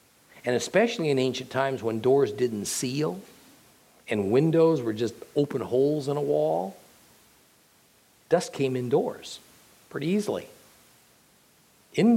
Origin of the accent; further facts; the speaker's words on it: California, United States; I'm from California originally, and I've encountered two of these conditions.